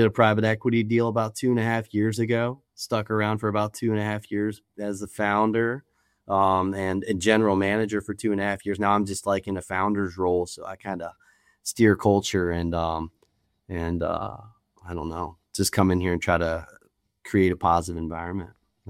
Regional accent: Virginia, United States; I'm originally from Virginia and up in the mountains, like Appalachia more than Northern Virginia, the Shenandoah Valley.

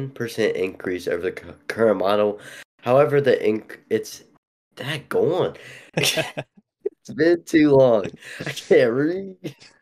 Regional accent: West Virginia, United States; We're from West Virginia. We don't learn those big words.

